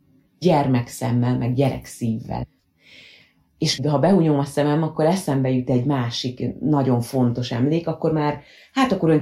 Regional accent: Mosonmagyaróvár, Győr-Moson-Sopron, Hungary; moved away as an adult; also born or lived in Budapest; Moson-Magyaróvár a szülővárosom, és ugye én itt éltem 18 éves koromig, utána kerültem el a tanulmányaim okán a fővárosba, de ugye a szüleim ott éltek, nekem az volt a haza, én oda jártam haza.

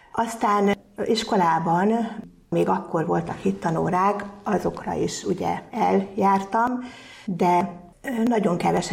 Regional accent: Újfehértó, Szabolcs-Szatmár-Bereg, Hungary; born there; A 60-as évek elején születtem Újfehértón, egy átlagos családba.

